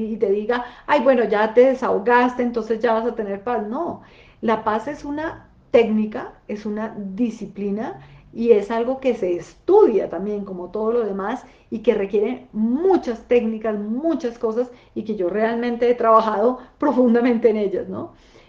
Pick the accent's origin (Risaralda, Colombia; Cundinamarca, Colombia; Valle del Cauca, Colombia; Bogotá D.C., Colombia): Bogotá D.C., Colombia; Bogotá; yo también soy de Bogotá. Y aquí estoy en Bogotá precisamente.